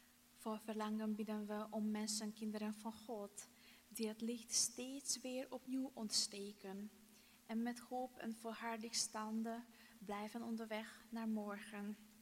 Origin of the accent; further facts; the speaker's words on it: Transylvania, Romania; Dutch is a second language; Dus jullie hebben vast gehoord dat ik niet Nederlands ben. Dus ik kom oorspronkelijk uit Transylvanië, dat is de Hongaarse gedeelte van Roemenië, dus de minderheid, zeg maar.